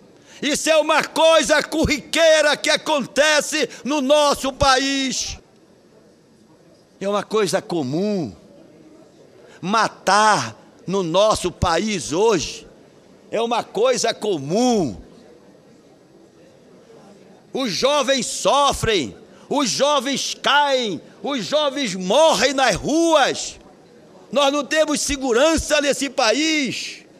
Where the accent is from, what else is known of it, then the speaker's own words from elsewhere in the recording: Pará, Brazil; Meu caro Eduardo, na minha terra, no Pará, no meu querido Pará, a farinha de mandioca cresceu R$ 146 nesses últimos meses.